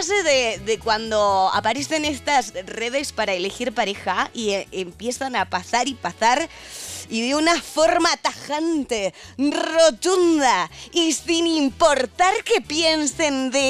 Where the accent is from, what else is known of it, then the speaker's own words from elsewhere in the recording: Andalusia, Spain; accent: ceceo; De Andalucía, porque estoy medio ceceosa, ¿lo dices? Es un defecto de nacimiento.